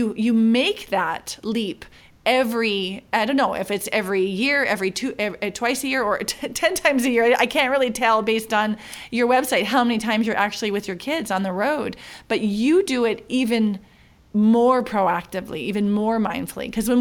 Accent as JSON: {"language": "English", "country": "United States", "lives_now": "Switzerland", "said": "And as an American who worked really hard to recreate myself in Switzerland, learn German, coach and train in another language, I worked really hard to establish myself in Switzerland."}